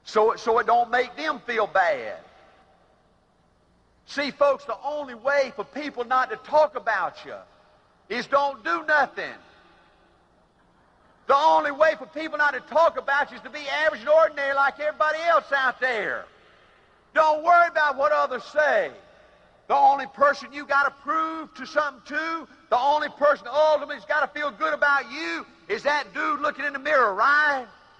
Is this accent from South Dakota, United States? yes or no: no; Cairo, Georgia, United States; I was in Cairo, Georgia, 2 weeks ago, my hometown. I saw some of my classmates, and it shocked me how old they looked.